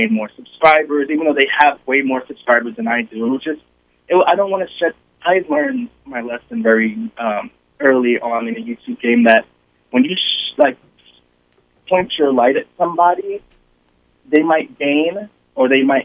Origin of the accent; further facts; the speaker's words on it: Brooklyn, New York, United States; Plus, I'm from Brooklyn, born and raised, so I have that Brooklyn attitude also.